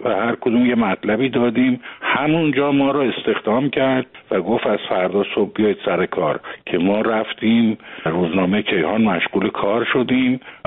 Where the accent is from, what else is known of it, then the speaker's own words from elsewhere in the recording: Tehran, Tehran Province, Iran; من وقتی که آمدم به تهران در واقع 8 سالم بود و از اون به بعد دیگه من در تهران بزرگ شدم.